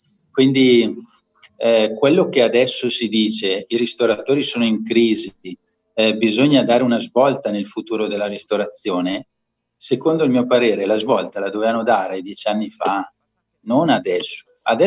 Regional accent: Milan, Lombardy, Italy; anche se io oramai mi sento di qua, però effettivamente sono milanese, metà modenese

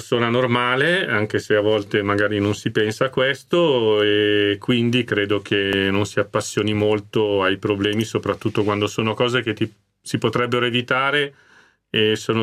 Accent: Cusano Milanino, Lombardy, Italy; sono cresciuto in oratorio, nel mio paese, immagino. Che è Cusano Milanino, ridente cittadina, città giardino dell'Interland di Milano, va bene, e lì sono cresciuto

